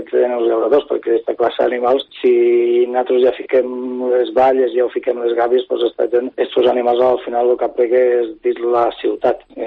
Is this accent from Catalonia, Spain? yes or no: no; Peníscola, Valencian Community, Spain; som de Sida Peníscola i ens coneixem tots